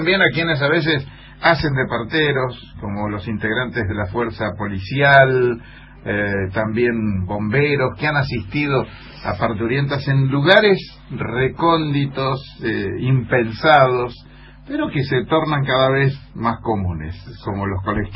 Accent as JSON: {"language": "Spanish", "town": "Maciá", "region": "Entre Ríos", "country": "Argentina", "tie": "born there", "said": "Bueno, yo nací en Maciá."}